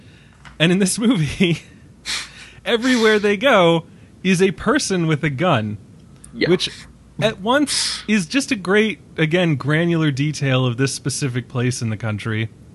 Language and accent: English; East Coast, United States; Because I'm from the East Coast.